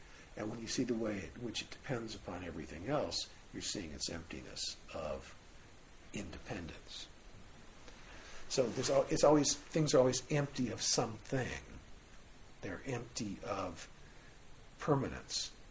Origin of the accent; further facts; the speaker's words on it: United States; I'm Jewish, I'm a guy, I'm an American, I'm a 64-year-old guy